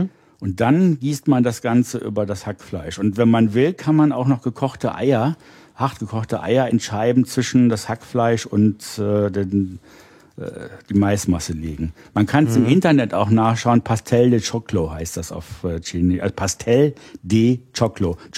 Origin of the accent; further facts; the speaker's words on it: Rhineland, Germany; ich bin im Rheinland aufgewachsen, Muscheln isst man da auch und Hering